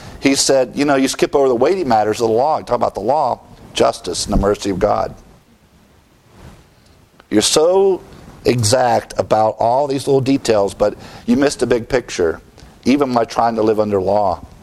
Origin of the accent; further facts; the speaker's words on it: United States; I'm American. And I'm proud to be an American.